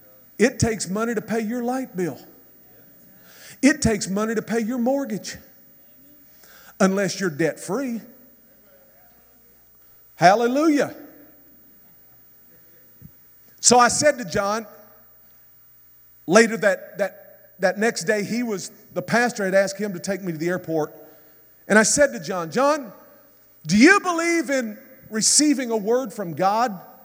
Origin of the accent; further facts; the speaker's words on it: Mississippi, United States; where I grew up in Mississippi, men would almost fight over what kind of truck they drove.